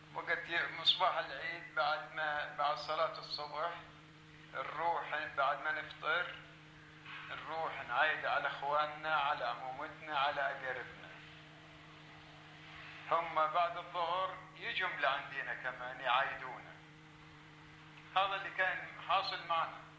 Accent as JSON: {"language": "Arabic", "country": "Palestine", "tie": "born or raised there", "moved": "yes", "said": "حتى طلعنا من فلسطين."}